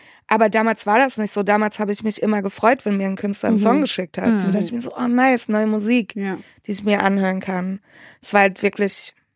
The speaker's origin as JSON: {"language": "German", "town": "Heidelberg", "region": "Baden-Württemberg", "country": "Germany", "said": "ich bin aus Heidelberg. Ich spreche nicht heidelbergerisch, aber ich liebe es, diesen Dialekt zu hören."}